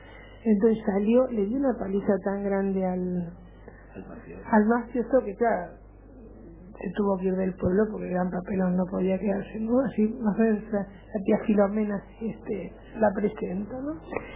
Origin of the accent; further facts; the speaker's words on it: Buenos Aires, Argentina; yo soy de Buenos Aires, vengo acá porque quería ver el pueblo de mi mamá